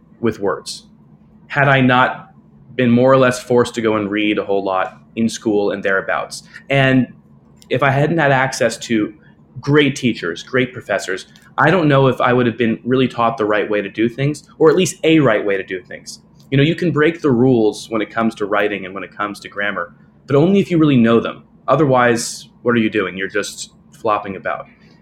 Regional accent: New York, United States; I was born here in New York, so I'm presently in Manhattan, in Lower Manhattan, but I was born a little bit uptown and lived most of my life here in New York and thereabouts. So I'm a real New Yorker

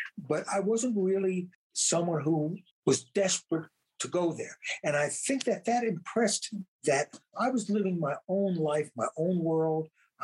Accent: New York, United States; accent: New York; they bullied me because I was a kid from New York with my accent and I had never been in the South before.

